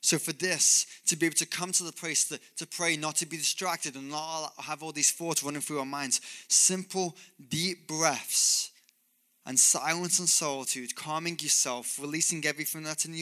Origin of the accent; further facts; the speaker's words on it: England, United Kingdom; I grew up in England and that's where my parents live.